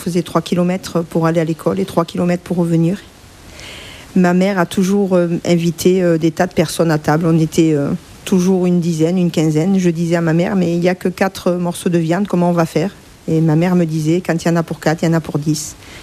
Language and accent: French; Perpignan, Occitanie, France; Je suis originaire des Pyrénées-Orientales dans le 66. Je suis née donc à Perpignan. J'ai vécu dans une ferme qui s'appelait le Masphage. Je suis issue d'une famille d'ouvriers. Mon père travaillait dans les vignes et ma mère ne travaillait pas.